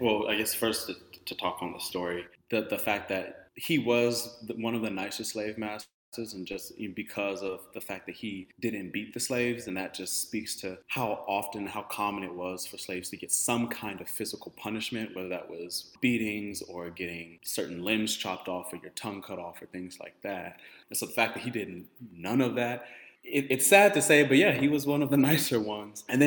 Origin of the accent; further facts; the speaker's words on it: Louisiana, United States; So I'm originally from Louisiana, and I think a lot of that is evident in a lot of the native Louisiana last names.